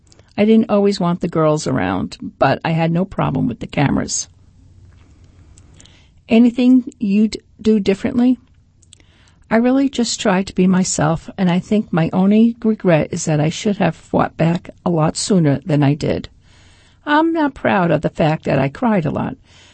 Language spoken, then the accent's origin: English; Massachusetts, United States; now in Rhode Island, United States; because I grew up in Massachusetts, right near the Rhode Island border